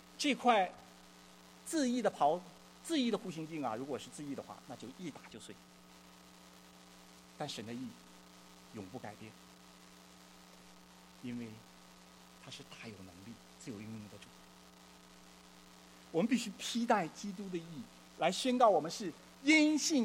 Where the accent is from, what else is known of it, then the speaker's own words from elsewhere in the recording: Northeast China, China; accent: Northeastern Mandarin; 用我们东北话哈，够你喝一壶的。